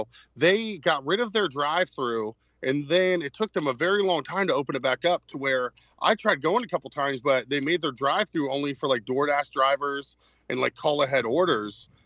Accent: United States; I'm American.

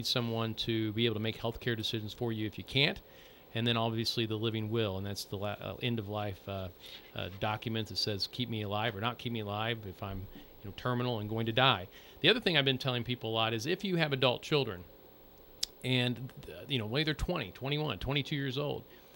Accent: Indiana, United States; In the southern Indiana, we're wishy-washy.

